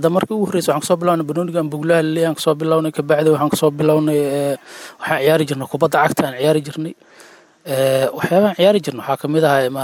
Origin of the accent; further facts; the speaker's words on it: Mogadishu, Banaadir, Somalia; born there; now in Jowhar, Somalia; aniga waxaan ku dhashay Muqdisho degmada Hoolowadaag 1989